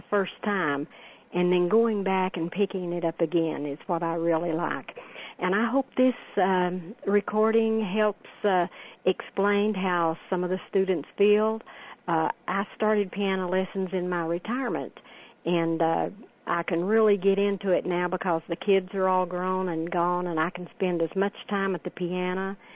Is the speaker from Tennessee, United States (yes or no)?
yes; Johnson City, Tennessee, United States; I am from Johnson City, Tennessee.